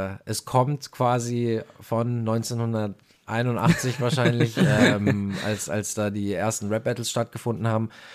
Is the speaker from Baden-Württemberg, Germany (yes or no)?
yes; Karlsruhe, Baden-Württemberg, Germany; Also ich bin in relativ guten Umständen aufgewachsen in Karlsruhe, habe die Schule besucht, habe meine Ausbildung in Karlsruhe gemacht